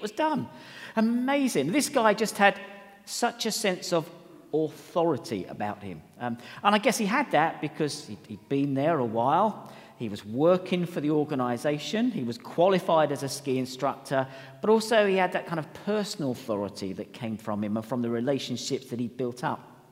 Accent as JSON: {"language": "English", "region": "England", "country": "United Kingdom", "said": "You know what we do when we're English, and we shout at people as well."}